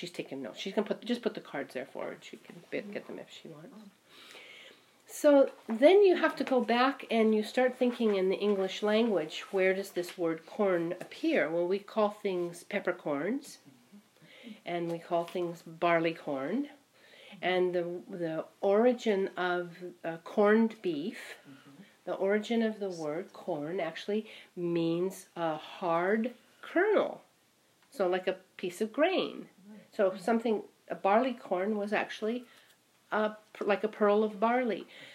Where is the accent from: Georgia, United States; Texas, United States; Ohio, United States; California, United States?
California, United States; And I know that because I grew up in California, and the California coastal Indians pretty much existed on acorns.